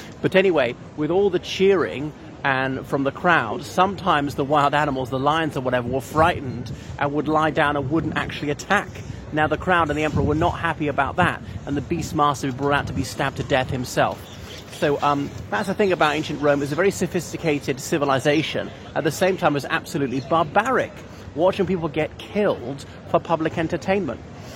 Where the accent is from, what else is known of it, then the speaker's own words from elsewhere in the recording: Ireland; from Ireland.